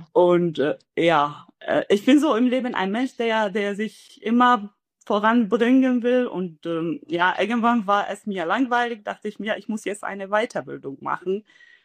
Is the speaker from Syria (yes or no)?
yes; Syria; German is a second language; moved away as an adult; now in Germany; Also ich bin hier in Deutschland seit 10 Jahren, habe ein Studium in meiner Heimat in Syrien absolviert, und dann bin ich hier gelandet.